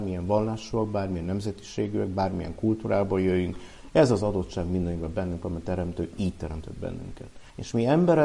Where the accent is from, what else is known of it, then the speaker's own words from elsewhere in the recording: Cluj-Napoca, Cluj County, Romania; Az én szüleim székelyföldiek, Nyárad mente, ugye, hogy tetszett említeni. Én Kolozsváron születtem már, mert szüleim 50-es években Kolozsvára kerültek. Kolozsváron nőttem fel